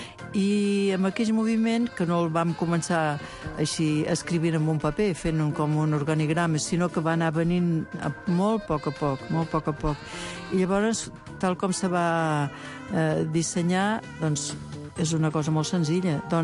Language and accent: Catalan; Tarragona, Catalonia, Spain; jo sóc missionera de Tarragona, o sigui, del primer món